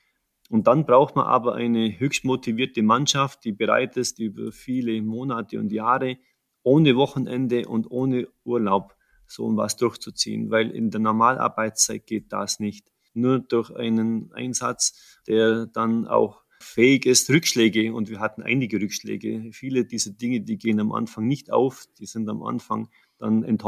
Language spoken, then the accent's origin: German; Germany; wir mussten als Deutsche wettbewerbsfähig sein.